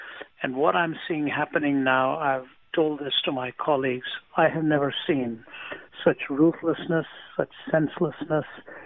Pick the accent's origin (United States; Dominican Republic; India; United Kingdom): India; I was born and raised in India.